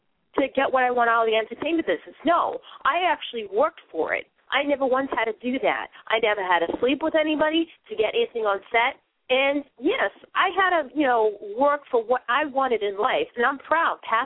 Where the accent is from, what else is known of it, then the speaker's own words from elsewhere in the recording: Massachusetts, United States; accent: Boston; I sound like I stand out too with my Boston accent.